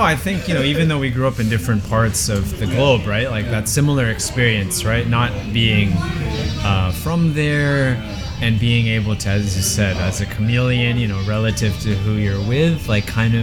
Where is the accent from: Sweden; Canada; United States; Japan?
Japan; Tokyo; I grew up in Tokyo. Mom's Filipino, so I did eat a lot of Filipino dishes at home.